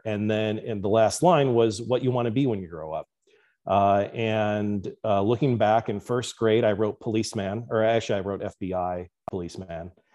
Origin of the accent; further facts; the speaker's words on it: Chicago, Illinois, United States; now in California, United States; so I'm from Chicago. I grew up in the Northwest suburbs, very near the capital of McMansions in Barrington. Not in Barrington, but next adjacent.